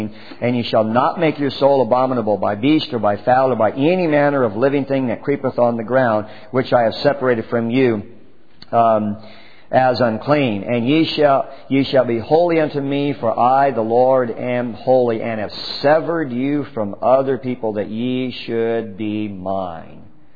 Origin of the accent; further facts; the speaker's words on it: United States; And I'm an American. I mean, I'm a patriot and everything.